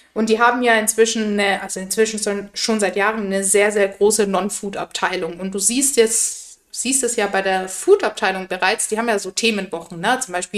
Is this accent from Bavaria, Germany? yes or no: yes; Bavaria, Germany; Ich komme aus Bayern, bei uns ist es mal Mitte September.